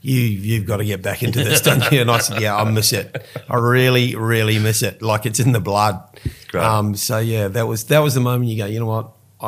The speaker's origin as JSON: {"language": "English", "country": "New Zealand", "moved": "as an adult", "said": "I'm a New Zealander."}